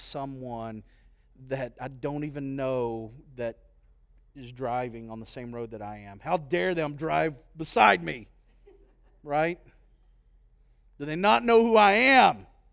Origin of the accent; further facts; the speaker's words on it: Tennessee, United States; moved away; When I grew up in East Tennessee, and you know, you had that southern hospitality